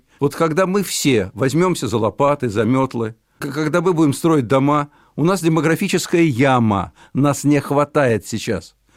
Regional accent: Moscow, Russia; first language ru; Я тоже коренной москвич, между прочим, причем не в первом поколении. Из профессорской семьи

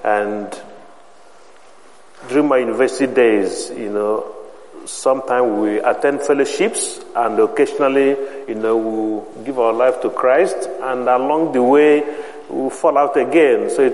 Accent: Nigeria; moved away as an adult; Well, I was born in Nigeria, and I grew up there, attended my first degree and a master's degree in Nigeria

